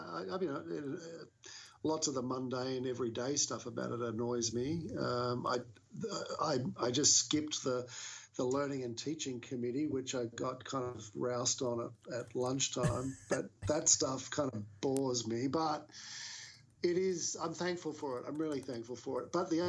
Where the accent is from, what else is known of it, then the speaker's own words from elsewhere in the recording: Australia; I think, yeah, the outsider perspective, I think, is what I bring as an Australian coming into different contexts.